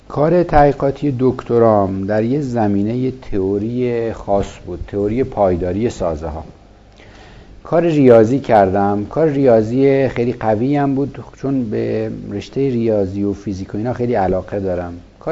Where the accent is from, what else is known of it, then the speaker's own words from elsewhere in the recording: Yazd, Iran; also born or lived in Kerman; متولد 1344 هستم، 47 سالم میشه. در یزد به دنیا اومدم. تحصیلات دوران ابتداییم بیشتر در استان کرمان بوده، دبیرستان یزد بودم.